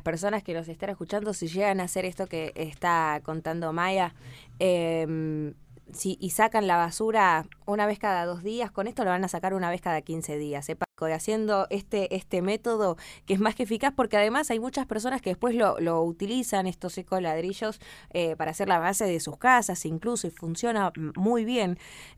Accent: Buenos Aires, Argentina; yo también soy de Buenos Aires

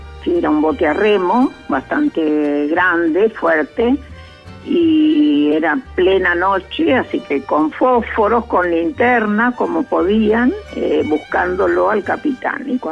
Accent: Norway; Spanish is a second language; now in Argentina; Realmente yo me siento más argentina que noruega acá.

